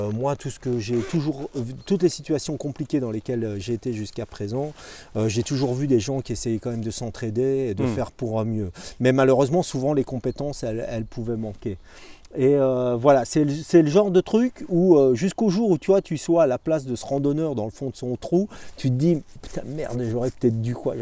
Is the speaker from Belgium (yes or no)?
yes; Belgium; now in France; C'est quelque chose qui s'est complètement perdu ici ou même chez nous, chez moi en Belgique, même si maintenant je suis sartois d'adoption